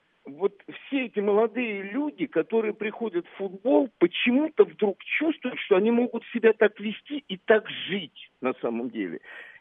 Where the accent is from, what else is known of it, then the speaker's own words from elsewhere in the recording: Moscow Oblast, Russia; я, мальчишка из Подмосковья, поехал искать, где этот Москва, футбол, где этот «Спартак», и попал в этот «Спартак». Я ездил на электричках домой